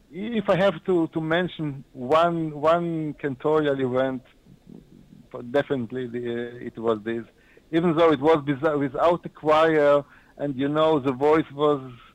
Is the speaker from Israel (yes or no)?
yes; Israel; he's from Australia and I'm from Israel.